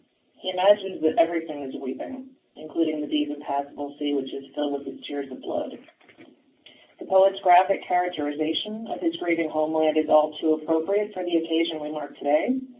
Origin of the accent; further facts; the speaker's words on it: United States; I must tell you that as an American, and therefore a citizen of the First Nation